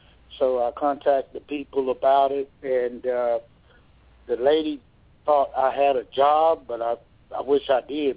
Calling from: Georgia, United States; I'm calling from Georgia, and I was working at this mental hospital, Benna, and they closed it.

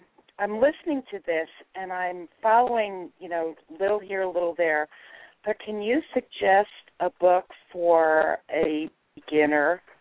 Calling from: Utah, United States; I'm calling you from Utah.

